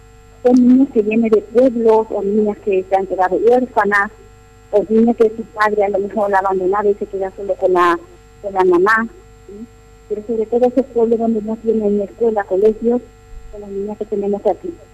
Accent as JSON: {"language": "Spanish", "country": "Paraguay", "also_born_or_lived": "Spain / Equatorial Guinea", "moved": "yes", "said": "hace 31 años que salí de Paraguay."}